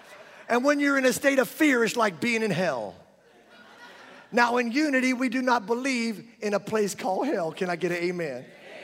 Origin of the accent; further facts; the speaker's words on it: Lake Charles, Louisiana, United States; So I'm from the South. I'm from Lake Charles, Louisiana.